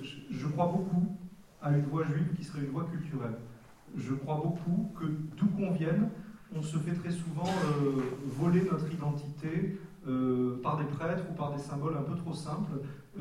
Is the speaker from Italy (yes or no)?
no; Nice, Provence-Alpes-Côte d'Azur, France; now in Paris, France; C'est drôle parce que je suis né dans un truc un peu honteux. Je suis né à Nice